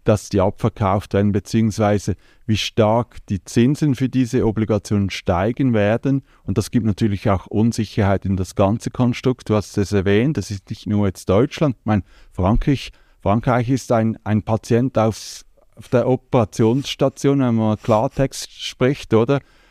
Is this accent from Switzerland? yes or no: yes; Switzerland; Aber ich bin ein stolzer Schweizer und bin glücklich, hier geboren zu sein.